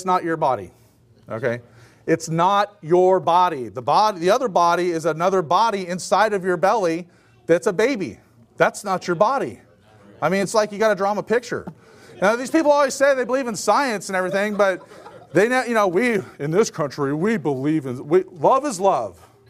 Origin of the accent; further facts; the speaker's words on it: Portland, Oregon, United States; my hometown, they, you know, had the night of rage, of course, because that's just what Portland is, right?